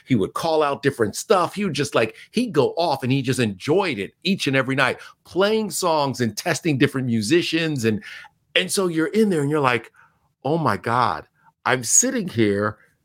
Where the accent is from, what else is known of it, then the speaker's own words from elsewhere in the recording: Baltimore, Maryland, United States; I grew up in Baltimore, and in the 80s, when she was doing local news